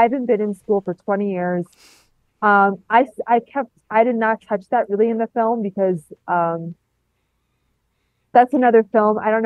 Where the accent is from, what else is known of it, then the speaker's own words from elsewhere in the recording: New York, United States; I grew up in Long Island.